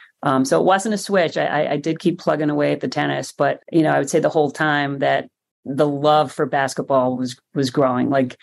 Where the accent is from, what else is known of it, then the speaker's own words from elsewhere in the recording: Ireland; And some of it was just that being Irish, we're like, we're tough, you know, we're underdogs.